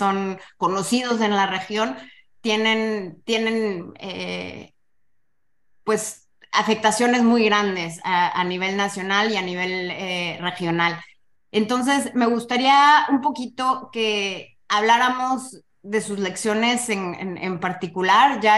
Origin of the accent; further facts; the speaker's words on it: Mexico; yo como mexicana